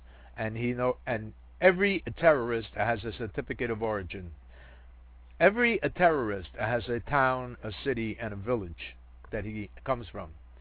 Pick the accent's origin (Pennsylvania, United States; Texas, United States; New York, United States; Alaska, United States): New York, United States; And as a New Yorker, I condemn him.